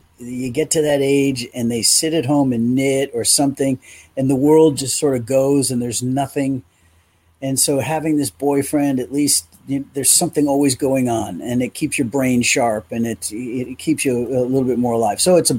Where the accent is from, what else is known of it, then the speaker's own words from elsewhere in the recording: New York, United States; born there; Yeah, well, I was, as you said, I was born in New York. And so all my friends and family are really here.